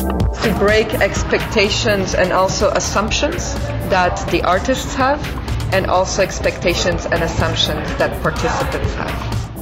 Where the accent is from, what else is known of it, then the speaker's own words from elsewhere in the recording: Montreal, Quebec, Canada; And I come from Montreal, Canada